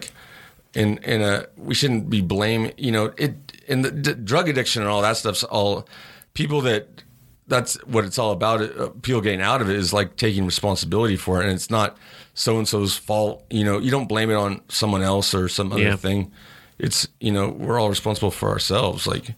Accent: California, United States; But maybe that comes from like growing up in California because I'm not like I've never been like a stoner guy.

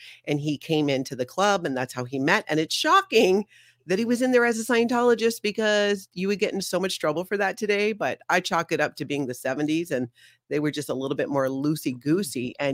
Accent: Hawaii, United States; I was born and raised in Hawaii.

